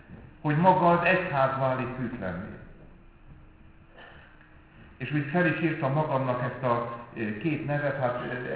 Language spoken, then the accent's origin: Hungarian; Békéscsaba, Békés, Hungary; vagy én, ahol Békés Csabán születtem, nőttem föl